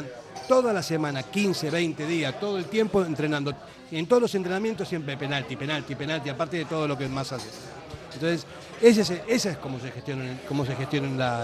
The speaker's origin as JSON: {"language": "Spanish", "country": "Argentina", "said": "Yo que soy argentino, más o menos sé que cuando en la Argentina pasan estas cosas"}